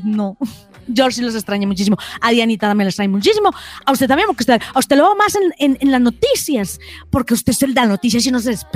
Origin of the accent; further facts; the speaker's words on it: Antioquia, Colombia; Y yo que soy bien paisa